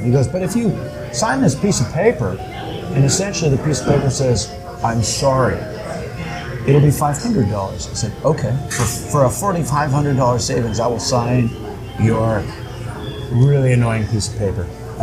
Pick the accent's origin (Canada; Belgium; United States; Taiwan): Canada; As a Canadian, I can't cross the border and sell stuff.